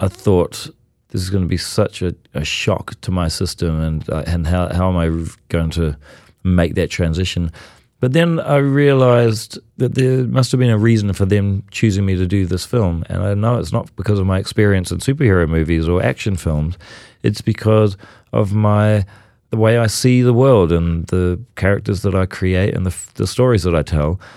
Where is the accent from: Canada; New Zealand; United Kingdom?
New Zealand; There's a big drive growing up in New Zealand for educators to teach kids about what happened